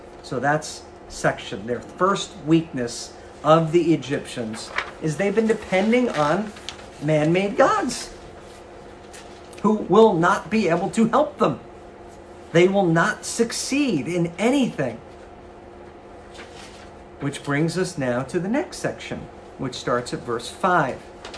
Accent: New York, United States; maybe it's because I'm from New York, but I like some green.

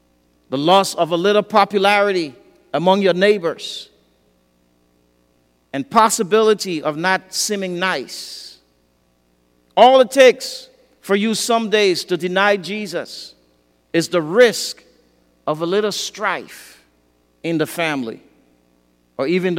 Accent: Liberia; I remember growing up in West Africa under a dictatorship. And one year there was a coup d'etat in Liberia.

